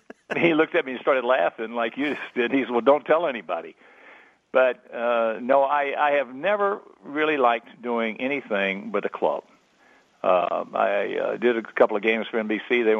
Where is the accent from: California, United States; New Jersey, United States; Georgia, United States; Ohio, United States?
Georgia, United States; Savannah; I grew up with Harry in Savannah, Georgia as a kid.